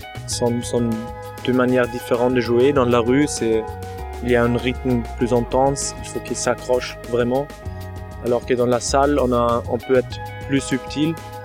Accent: Austria; Je viens d'Autriche.

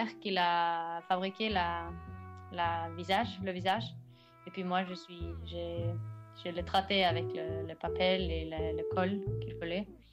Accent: Norway; Je viens de la Norvège.

